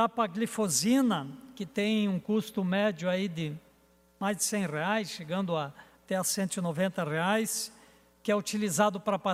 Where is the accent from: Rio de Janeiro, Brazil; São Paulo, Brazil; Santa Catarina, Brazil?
Santa Catarina, Brazil; Jaborá; no nosso querido município de Jaborá, minha terra natal.